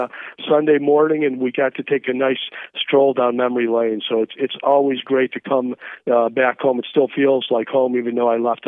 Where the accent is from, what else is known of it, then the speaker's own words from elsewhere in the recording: Toledo, Ohio, United States; moved away as an adult; now in Arizona, United States; I was born in Toledo, Ohio. That's where I was raised.